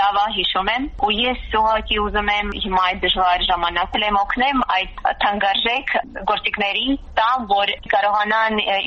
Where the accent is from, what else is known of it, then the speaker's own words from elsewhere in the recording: Ganja, Azerbaijan; ես ինքս քեզ Կերավաբադից եմ